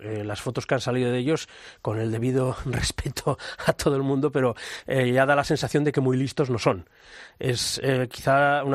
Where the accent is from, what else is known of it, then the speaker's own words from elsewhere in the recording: Catalonia, Spain; Ese es quizá el reproche que a mí, como catalán, más me duele